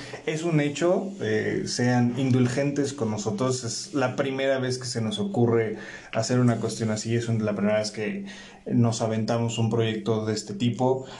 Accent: Toluca, State of Mexico, Mexico; Yo no soy foráneo, nací en la Ciudad de México, soy chilango, nacido aquí, pero por el trabajo de mi padre me mudé a Toluca y viví la mayor parte de mi infancia allá. Viví prácticamente de los 6 a los 16, 17 años.

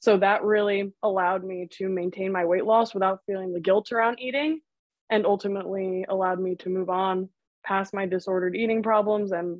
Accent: New Jersey, United States; which was a great fit for me because I'm from New Jersey.

